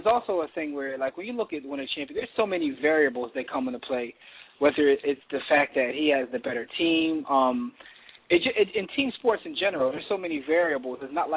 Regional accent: Philadelphia, Pennsylvania, United States; especially considering we're from Philadelphia.

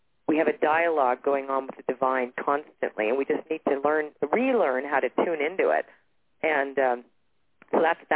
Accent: Toronto, Ontario, Canada; born there; I was 3. I was born in Toronto. There was no war there.

